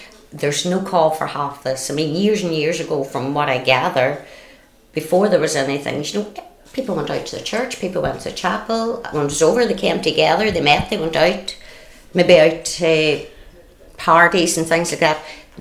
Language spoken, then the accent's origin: English; United Kingdom; to put it squarely, I'm British.